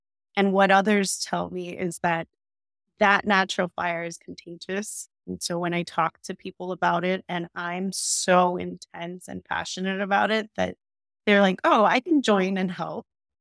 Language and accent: English; Miami, Florida, United States; But I'm being from Miami. I think I have the perspective that you have to make it enjoyable for people to want to learn about it.